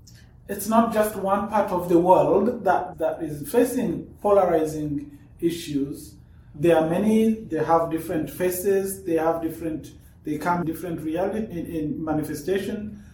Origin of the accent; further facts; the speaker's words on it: Rwanda; I come from Rwanda, we talk about being the source of the Nile.